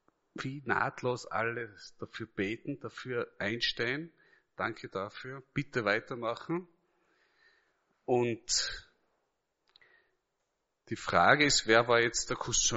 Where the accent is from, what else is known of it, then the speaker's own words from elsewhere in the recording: Styria, Austria; wohnt noch immer in seiner Heimatstadt in Kapfenberg, in der Nähe von meiner Heimatgemeinde.